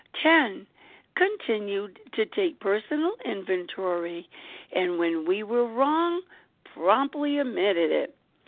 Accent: Rhode Island, United States; I am from Rhode Island and recovered in Rhode Island.

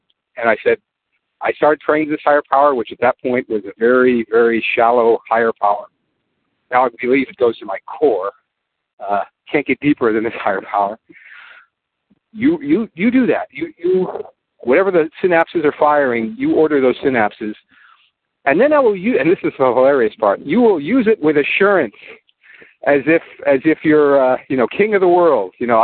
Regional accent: California, United States; But I'm still Californian, so I go to this meeting.

